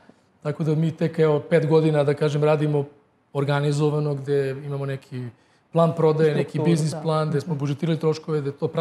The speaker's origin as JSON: {"language": "Serbian", "country": "Serbia", "said": "valjda mi iz Srbije smo na svašta navikli"}